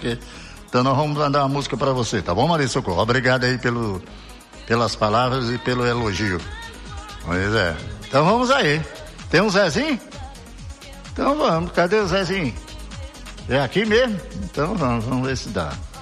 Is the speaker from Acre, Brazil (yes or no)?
yes; Brasileia, Acre, Brazil; lá de Brasileia, minha terra querida, minha terra natal.